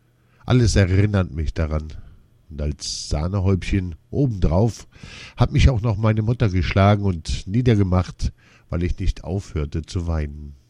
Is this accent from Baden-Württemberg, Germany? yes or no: no; Essen, North Rhine-Westphalia, Germany; ich komme aus Essen. Meine Mutter stammt aus Asien. Mit 6 Jahren wurde ich in die Waldorfschule in Mülheim an der Ruhr eingeschult.